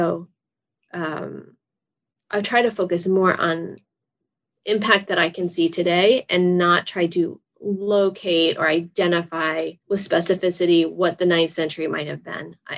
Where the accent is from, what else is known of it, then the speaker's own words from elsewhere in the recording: Massachusetts, United States; I'm from Massachusetts. We don't have a lot of these like jaggery or different kinds of flowers